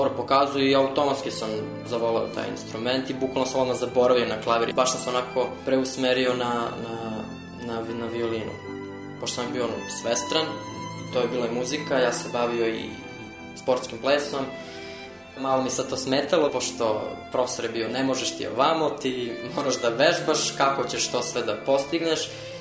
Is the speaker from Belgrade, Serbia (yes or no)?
yes; Belgrade, Serbia; born there; Ja sam rođen u Beogradu, 1993. godine.